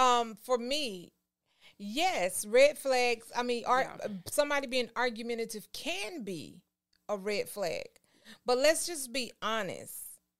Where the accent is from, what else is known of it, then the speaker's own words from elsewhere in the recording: Georgia, United States; You know, and I'm from Georgia.